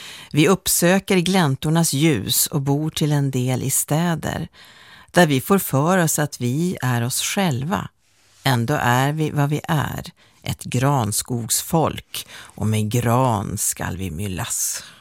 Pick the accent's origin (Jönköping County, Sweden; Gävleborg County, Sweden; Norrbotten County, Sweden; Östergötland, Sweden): Norrbotten County, Sweden; now in Stockholm, Sweden; när jag flyttade ner till Stockholm från Norrbotten